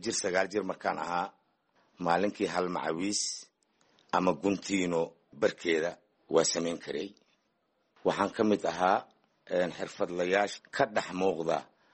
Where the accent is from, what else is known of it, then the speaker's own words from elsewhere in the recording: Jilib, Middle Juba, Somalia; born there; aniga waxaan ku dhashay Jilib